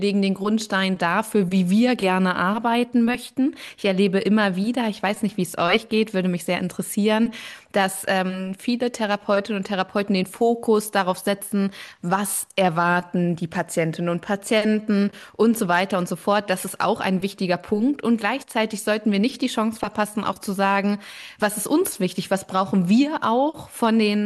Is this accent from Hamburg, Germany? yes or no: no; Hanover, Lower Saxony, Germany; ich komme aus Hannover und wohne dort in der Nähe von der Ihme, das kleine Fluss